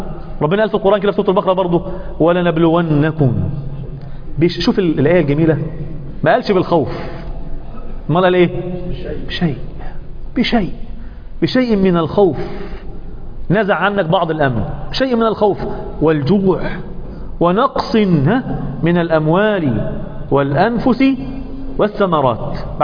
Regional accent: Egypt; طيب لما صاحب، بيقولوا في المثل عندنا في مصر، من حكم في ماله فما إيه؟ ظلم.

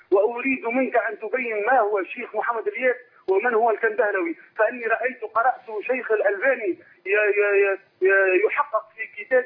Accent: Tunisia; عندنا في تونس جماعة تسمى

